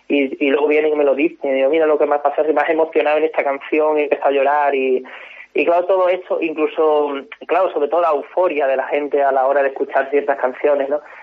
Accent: Extremadura, Spain; Extremadura, que es mi tierra

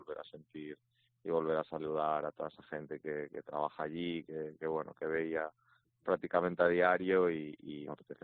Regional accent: A Coruña, Galicia, Spain; also born or lived in Valencia; now in Gijón, Spain; es una ciudad parecida a Coruña, que yo soy de Coruña

